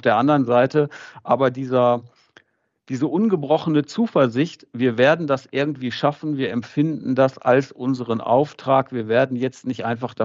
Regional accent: North Rhine-Westphalia, Germany; Aber wie man vielleicht auch an meinem Akzent-Dialekt hört, das hört sich gar nicht nach Sachsen-Anhalt an, daher komme ich auch nicht, sondern ich bin Ostwestfale und bin jetzt im Moment eben in Südwestfalen unterwegs.

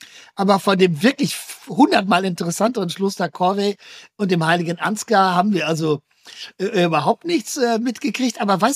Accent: Werl, North Rhine-Westphalia, Germany; meine Heimatstadt Werl

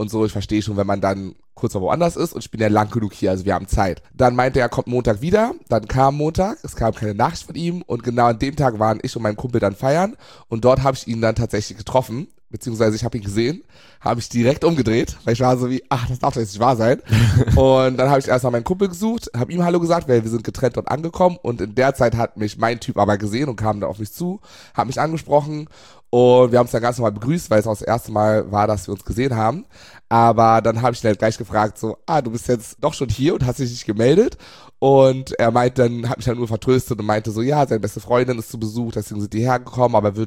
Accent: Berlin, Germany; Alter 30, sieht zwar aus wie 21, aber genau, bin gebürtiger Berliner auf jeden Fall, würde reinschreiben, bin deutsch. Aber Wurzeln kommen bei mir aus Ghana und Mosambik.

